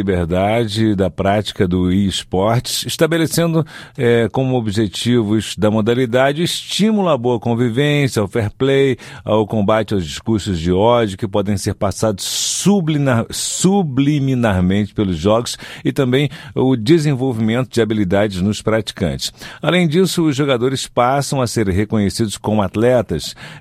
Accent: Minas Gerais, Brazil; eu cresci aqui em Minas

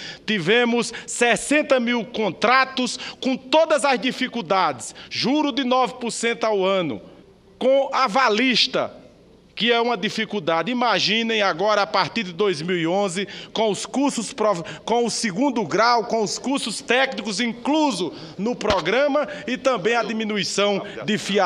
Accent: Northeast Region, Brazil; nós especificamente que somos do Nordeste brasileiro, região carente

